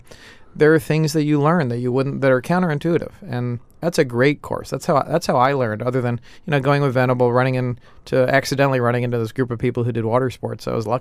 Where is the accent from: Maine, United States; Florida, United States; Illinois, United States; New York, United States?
New York, United States; I grew up in New York, and New York, you always have to do something. You can't just be in the mountains.